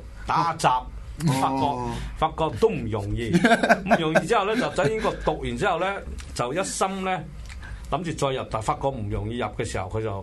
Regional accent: Kowloon, Hong Kong; 但係我覺得因為幾個九龍人喺度嘛

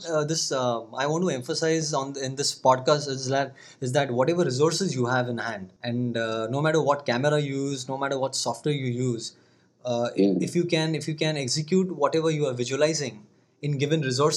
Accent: Mumbai, Maharashtra, India; I'm from Bombay.

